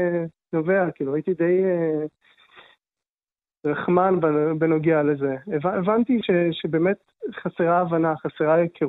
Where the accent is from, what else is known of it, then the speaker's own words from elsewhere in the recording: Herut, Central District, Israel; מושב חירות, באזור השרון